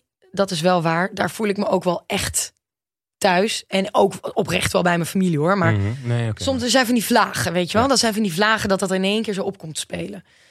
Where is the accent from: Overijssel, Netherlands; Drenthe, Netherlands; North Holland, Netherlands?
Overijssel, Netherlands; Manderveen; also born or lived in Deventer; En toen verhuisden we dus naar Manderveen. Naar dat hele kleine dorpje.